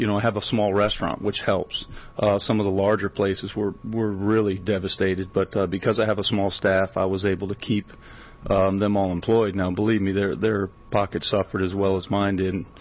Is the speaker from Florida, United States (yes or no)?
yes; Florida, United States; I grew up in South Florida eating Gulf seafood, cooking Gulf seafood, scuba diving, sailing, jet skiing